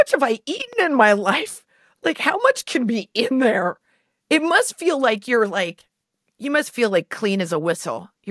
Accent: Nebraska, United States; And we're both from Nebraska.

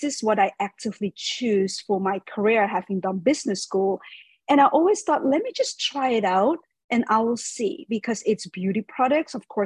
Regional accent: Netherlands; My dad moved when he was 18 to the Netherlands. So my sisters and I are all born and raised in Holland. So we are Western with a Chinese background.

